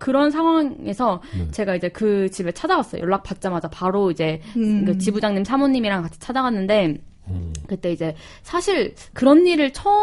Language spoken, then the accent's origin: Korean; South Korea; 한국에서도 부유한 환경에서 자라온 게 아니거든요